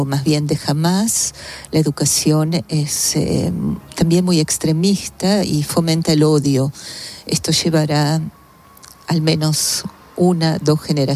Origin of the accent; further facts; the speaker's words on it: Argentina; Yo también soy argentina